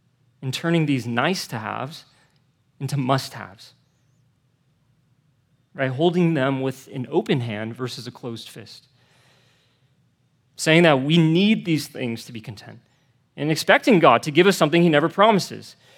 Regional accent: Torrance, California, United States; I grew up around here. I'm from Torrance.

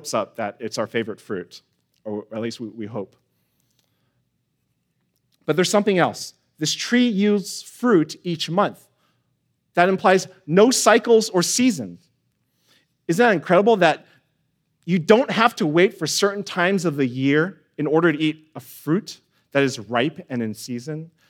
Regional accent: Sacramento, California, United States; I know in my family, growing up in Sacramento, we had an orange tree, we had a peach tree, and a lemon tree.

